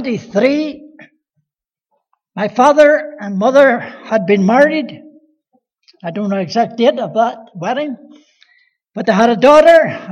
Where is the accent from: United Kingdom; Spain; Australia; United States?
United Kingdom; Belfast, Northern Ireland; So I was raised in Belfast from 4 years of age. Lived up the Shankill. You ever heard of it? It's a great place. I was known as a corner boy.